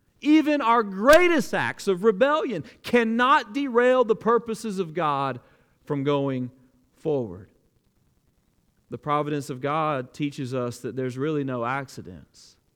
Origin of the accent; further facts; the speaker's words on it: Alabama, United States; I grew up in South Alabama, and there was a season in my life where there was a radio station in Dothan, Alabama that played all … all the time.